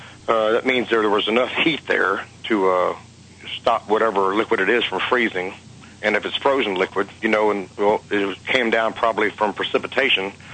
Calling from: Louisiana, United States; in Louisiana.

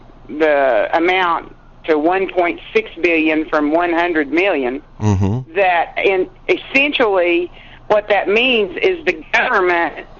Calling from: Stephenville, Texas, United States; I'm calling from Stephenville, Texas.

